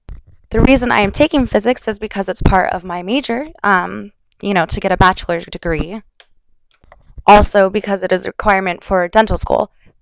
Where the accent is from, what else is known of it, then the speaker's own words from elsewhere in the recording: Redding, California, United States; now in San Diego, United States; I am from Redding, California. That is about 10 hours up north, depending on, how fast you drive. I just recently moved here.